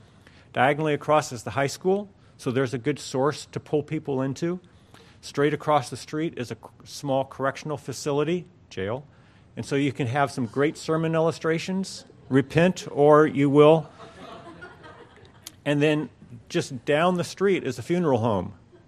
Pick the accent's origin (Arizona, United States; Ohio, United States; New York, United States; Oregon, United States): Arizona, United States; I grew up in Arizona.